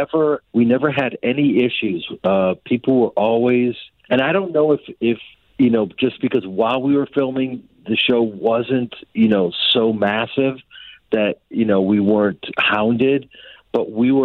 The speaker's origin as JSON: {"language": "English", "town": "Chicago", "region": "Illinois", "country": "United States", "said": "You know, I'm a guy from Chicago who's a stage actor"}